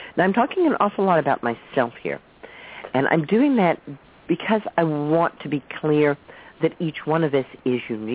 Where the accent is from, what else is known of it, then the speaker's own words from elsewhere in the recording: Woodstock, New York, United States; places like Woodstock, New York, my hometown